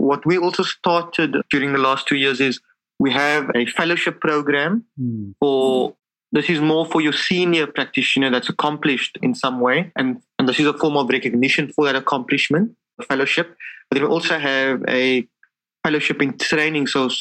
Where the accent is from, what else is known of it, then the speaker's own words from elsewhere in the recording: South Africa; SASMA is your access to global recognition in terms of sports medicine as a South African.